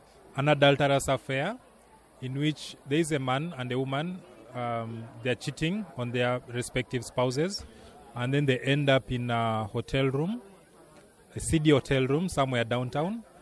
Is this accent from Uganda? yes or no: yes; Uganda; I'm from Uganda.